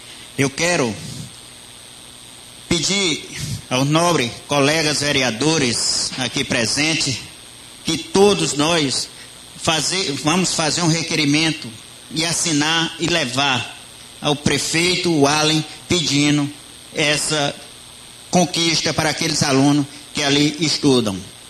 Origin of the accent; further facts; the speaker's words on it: Guadalupe, Piauí, Brazil; Nós respondemos: somos de Guadalupe.